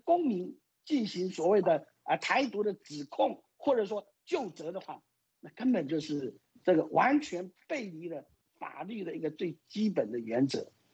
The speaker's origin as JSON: {"language": "Chinese", "town": "Ruijin", "region": "Jiangxi", "country": "China", "tie": "born or raised there", "said": "成立在我的老家江西的瑞金"}